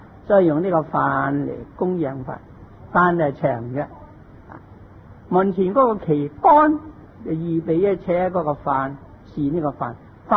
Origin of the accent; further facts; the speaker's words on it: China; 我哋中国人咧，个个都献花，唔愿意散花